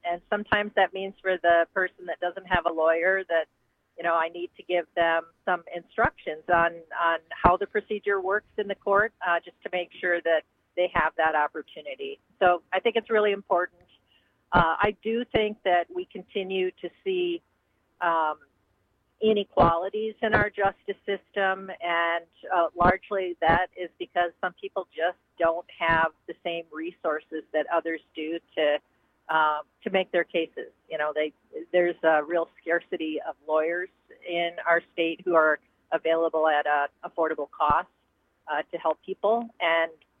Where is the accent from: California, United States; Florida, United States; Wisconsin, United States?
Wisconsin, United States; Chippewa Falls; when I was a kid growing up in Chippewa Falls